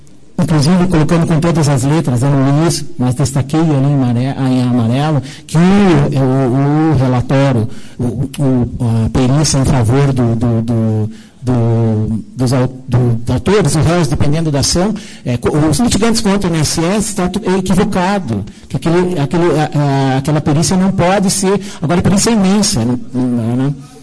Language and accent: Portuguese; Curitiba, Paraná, Brazil; respeito essa casa como cidadão de Curitiba, como brasileiro, respeito a todos.